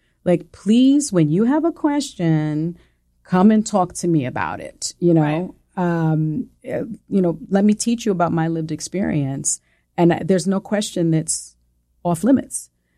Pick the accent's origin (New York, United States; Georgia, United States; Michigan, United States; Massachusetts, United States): New York, United States; accent: Puerto Rican; first language Spanish; English is a second language; I'm a kid from the South Bronx. And I have a little bit of a, you know, Spanish is my first language. So I had a little bit of like a Puerto Rican, like a little, you know, twang.